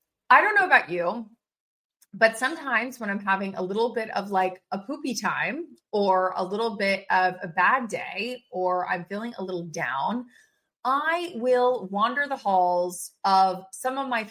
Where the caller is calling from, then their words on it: Austin, Texas, United States; I'm coming in from Austin, Texas, and I have some green tea provided by Shelby in my cup